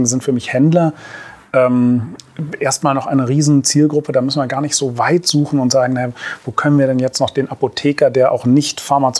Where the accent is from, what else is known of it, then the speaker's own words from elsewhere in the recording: Berlin, Germany; born there; Ich bin zwar gebürtiger Berliner